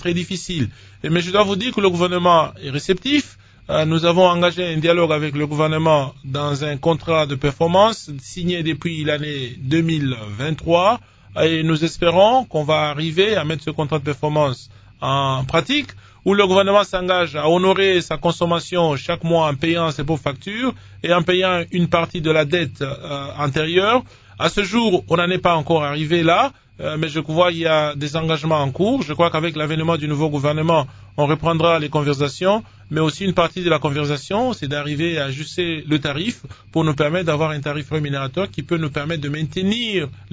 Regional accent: Lubumbashi, Haut-Katanga, DR Congo; Moi-même, j'ai grandi à Lubumbashi, je connais très bien la ville de Lubumbashi.

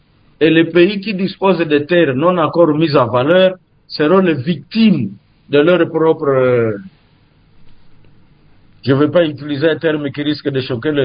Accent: DR Congo; chez nous, en RDC

